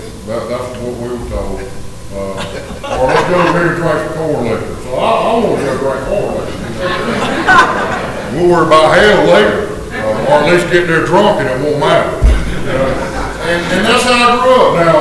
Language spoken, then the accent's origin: English; Georgia, United States; I was born and raised in South Georgia. I don't know if y'all can tell that by how I talk, but I was.